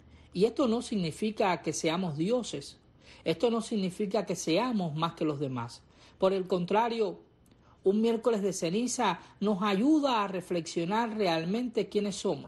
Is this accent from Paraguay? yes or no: no; Cuba; como cubanos, como latinoamericanos